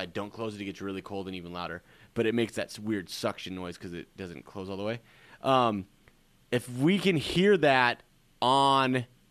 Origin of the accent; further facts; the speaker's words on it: Nebraska, United States; I don't think of Nebraskans as nicer. I think of us as friendlier.